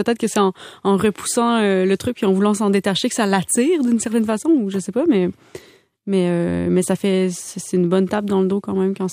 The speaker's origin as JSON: {"language": "French", "region": "Quebec", "country": "Canada", "tie": "born or raised there", "said": "j'ai grandi en Gaspésie."}